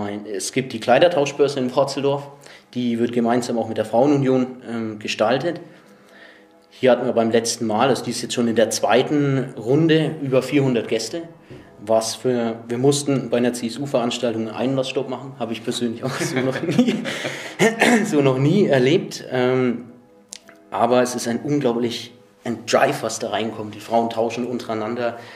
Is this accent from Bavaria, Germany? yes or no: yes; Nuremberg, Bavaria, Germany; Also Nürnberg ist meine Heimat. Von Grund auf. Ich bin aufgewachsen in der Stadt, mein Leben lang hier zur Schule gegangen.